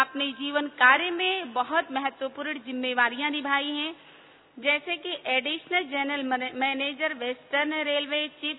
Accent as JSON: {"language": "Hindi", "town": "Varanasi", "region": "Uttar Pradesh", "country": "India", "said": "मैं बनारस से हूँ"}